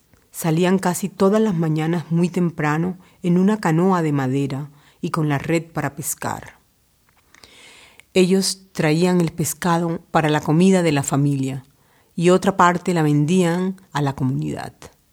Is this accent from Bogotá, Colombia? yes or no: no; Bolívar, Colombia; now in Olten, Switzerland; de Colombia. … Tengo 29 años y vengo de Colombia, de un pueblo de pescadores que está cerca de la ciudad de Cartagena. Me casé en Suiza y tengo dos hijos.